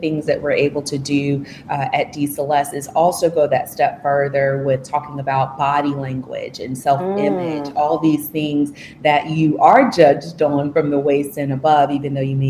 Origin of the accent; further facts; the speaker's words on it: Georgia, United States; now in Washington, United States; I'm from Georgia, but I live in Washington, D.C. now.